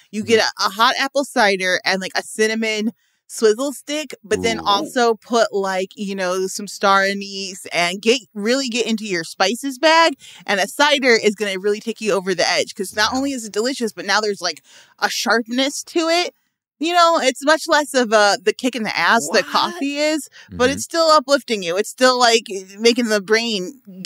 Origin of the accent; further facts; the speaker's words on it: Midwest, United States; now in Los Angeles, United States; And I'm from the Midwest. So, you know, it's cold as H in the morning.